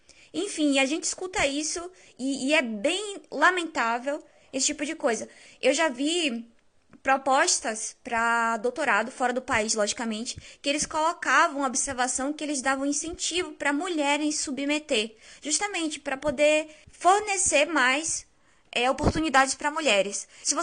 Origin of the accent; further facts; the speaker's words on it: Irará, Bahia, Brazil; eu não sou de Feira de Santana, eu sou do interior da Bahia, eu sou de Irará, uma cidade pequena